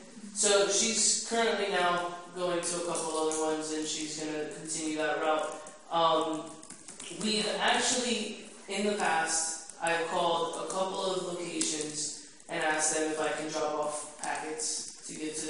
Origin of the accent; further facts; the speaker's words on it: Miami, Florida, United States; and I'm from Miami, Florida.